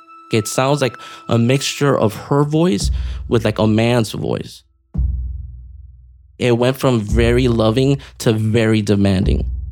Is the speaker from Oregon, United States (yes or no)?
no; Miami, Florida, United States; Born and raised in Miami to Hispanic parents. Lived most of my life in like the same area, which is called Little Havana, right at the heart of Miami.